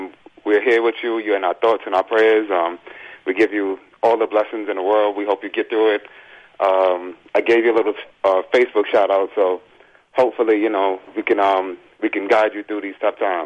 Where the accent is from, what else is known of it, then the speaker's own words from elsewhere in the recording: New York, United States; now in Charlotte, United States; I'm originally from New York City, so I'm not sure.